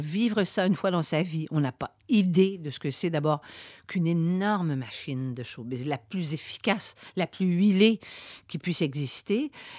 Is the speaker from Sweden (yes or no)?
no; Quebec, Canada; quand je vous dis que je suis québécois